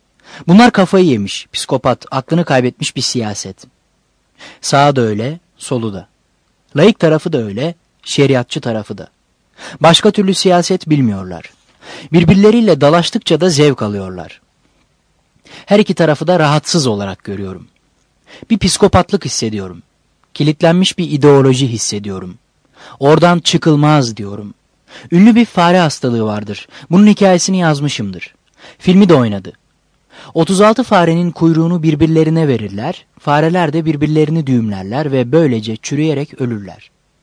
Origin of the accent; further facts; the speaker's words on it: Ankara, Turkey; Ben Ankaralıyım.